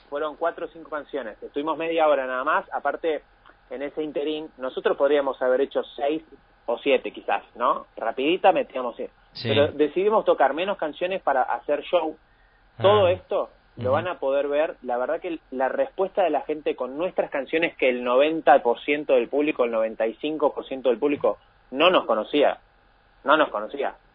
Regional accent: Argentina; nosotros siendo de Argentina

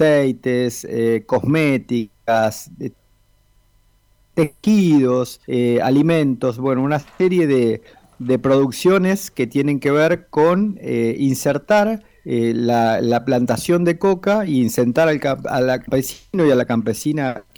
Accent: Argentina; te diría ya como argentino

